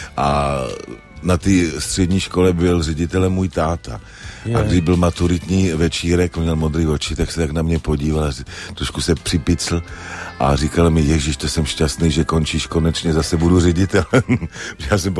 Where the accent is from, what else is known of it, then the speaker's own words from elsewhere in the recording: Třebíč, Vysočina Region, Czechia; já pocházím z Třebíče.